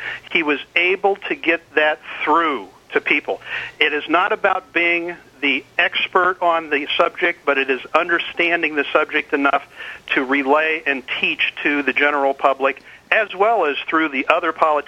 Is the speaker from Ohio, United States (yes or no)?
yes; Marion, Ohio, United States; I was born and raised in Marion, Ohio